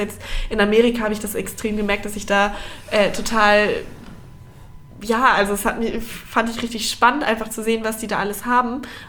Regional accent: Hamburg, Germany; gut, wir kommen beide aus Hamburg, da ist es auch noch viel

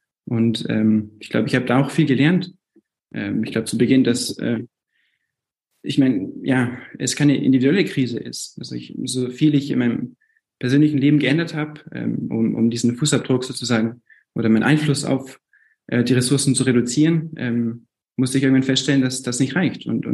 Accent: France; also born or lived in Munich, Germany; Ich bin 24 und bin in München geboren. Meine Eltern waren zum Studium dort und wir sind dann nach Frankreich umgezogen. Ich bin deswegen zweisprachig aufgewachsen.

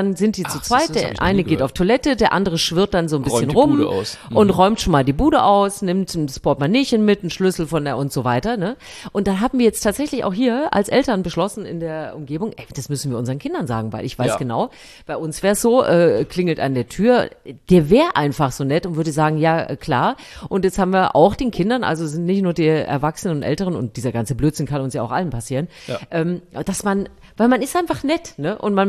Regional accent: Thuringia, Germany; ich komme ja eigentlich aus Thüringen

